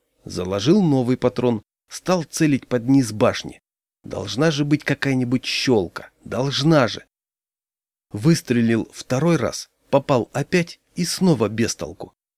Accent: Siberia, Russia; Я с Сибири, а он аж с Дальнего Востока.

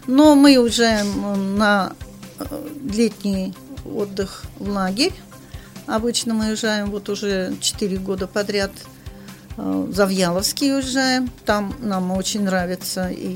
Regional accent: Tambov, Tambov Oblast, Russia; Ой, я сама из Тамбова.

